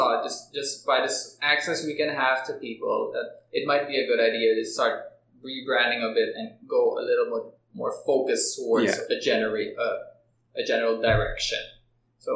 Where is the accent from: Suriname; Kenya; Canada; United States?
Suriname; Because we're from Suriname. No one knows where that is.